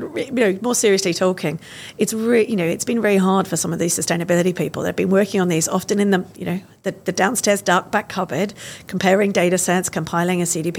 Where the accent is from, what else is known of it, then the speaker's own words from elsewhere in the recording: Australia; So, for example, I'll take my home country, Australia.